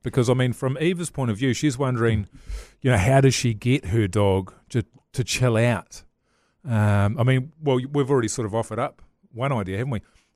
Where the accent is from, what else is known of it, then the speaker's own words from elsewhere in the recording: Levin, Manawatū-Whanganui, New Zealand; A friend of mine when I was growing up in Levin